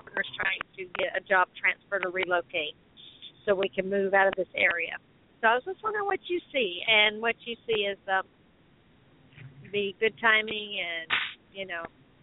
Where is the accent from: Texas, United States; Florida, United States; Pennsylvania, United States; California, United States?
Florida, United States; I'm from South Florida.